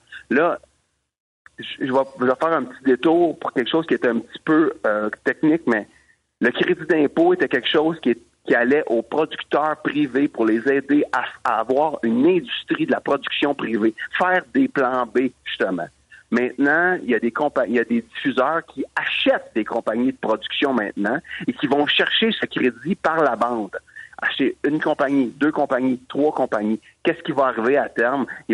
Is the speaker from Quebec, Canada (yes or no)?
yes; Quebec, Canada; en tant que société, en tant que Québécois